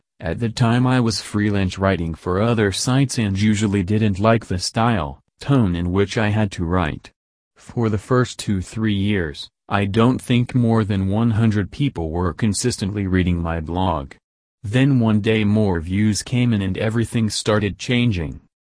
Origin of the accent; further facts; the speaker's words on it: Greece; now in Los Angeles, United States; Though I now live in LA, I am continuously fascinated by every new niche of my home country, Greece, that I get to explore.